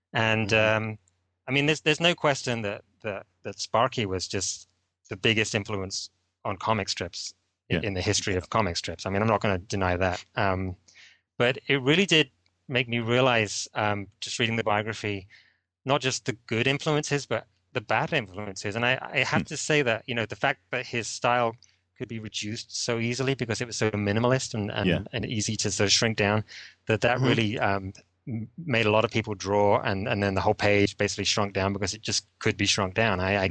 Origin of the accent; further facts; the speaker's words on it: England, United Kingdom; I think growing up in England, there was a lot of comics